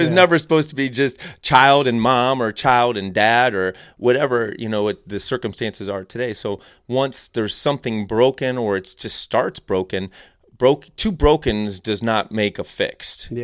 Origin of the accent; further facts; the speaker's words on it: Cuyahoga Falls, Ohio, United States; But like I said, you know, we grew up in Cuyahoga Falls area, and Dad taught at Walsh Jesuit High School